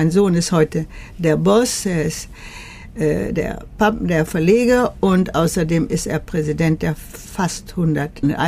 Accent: Göttingen, Lower Saxony, Germany; moved away as an adult; Nein, meine Heimatstadt. Ich bin nicht da geboren, aber schon als kleines Kind hingekommen. Also für mich ist es meine Heimatstadt.

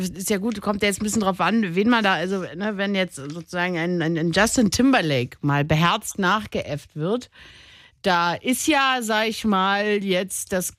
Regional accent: Dresden, Saxony, Germany; born there; Aber das ist tatsächlich so, dass ich bin geboren in Dresden, was in Sachsen ist.

